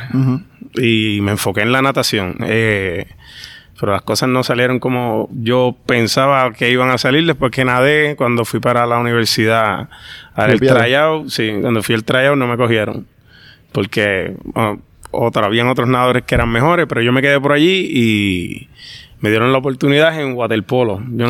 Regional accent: Loíza, Puerto Rico; also born or lived in San Juan; yo nací en San Juan y viví en Loíza hasta que me fui para la universidad.

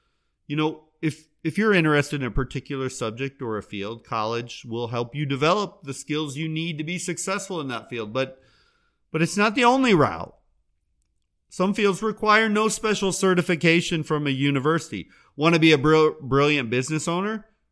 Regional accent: Florida, United States; I live every day in my home state of Florida

